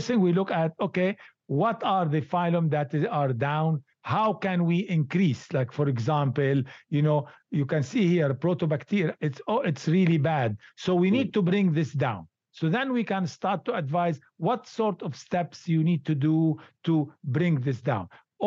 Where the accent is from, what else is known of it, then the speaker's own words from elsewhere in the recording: Lebanon; English is a second language; moved away; I come from Lebanon originally, so I never did yoga in Lebanon, okay?